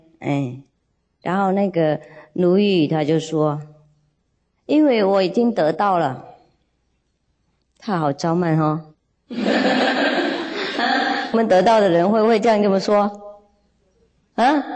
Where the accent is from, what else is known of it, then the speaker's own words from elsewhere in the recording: China; 既然有写中文，我们是中国人，从小就读了，上大学也读